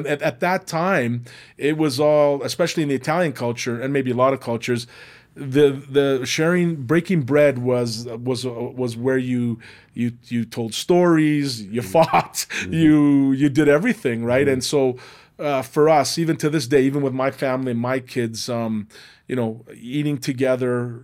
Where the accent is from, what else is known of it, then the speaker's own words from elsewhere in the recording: Calgary, Alberta, Canada; And so those were our idols growing up in Bridgeland, because we could relate. Those were first generation kids just like us